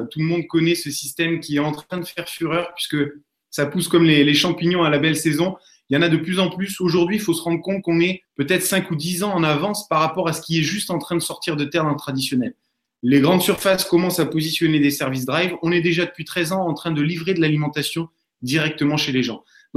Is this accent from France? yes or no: yes; Bordeaux, Nouvelle-Aquitaine, France; Je suis bordelais, donc je vais mettre en avant les spécialités de ma région.